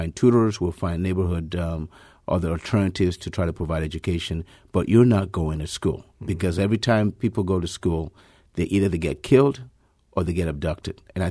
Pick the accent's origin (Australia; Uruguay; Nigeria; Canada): Nigeria; moved away as an adult; now in United States; as a Nigerian citizen, I was born in Nigeria, raised there, and came to the United States about 35 years ago.